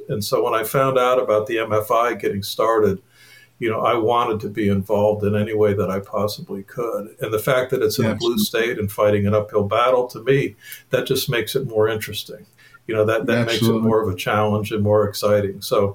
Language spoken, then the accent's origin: English; Maryland, United States; also born or lived in overseas; We were overseas for part of my childhood, but I grew up first in PG County and then in Montgomery County, Maryland. Large family.